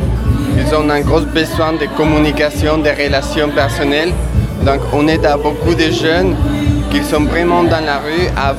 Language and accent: French; Ecuador; French is a second language; now in France; je viens de l'Équateur, j'habite en France depuis 5 ans.